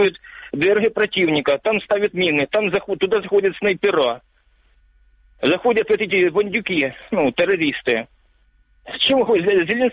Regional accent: Donetsk, Donetsk Oblast, Ukraine; Вообще из Донецка, но сейчас в Украине.

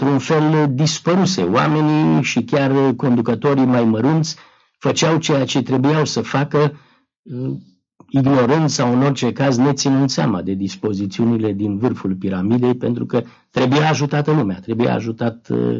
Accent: Romania; moved away; Sigur, eu am plecat în 48 din România, în mijlocul tuturor turburărilor și schimbărilor de acolo.

